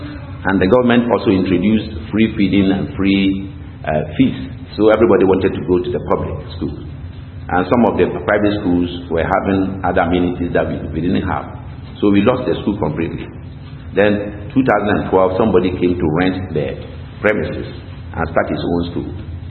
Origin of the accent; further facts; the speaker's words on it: Mount Zion, Ghana; I was given an arm to go to the north, 100 miles from Mount Zion, which is my hometown, to go and start missions. In Ghana, getting to the northern part of the country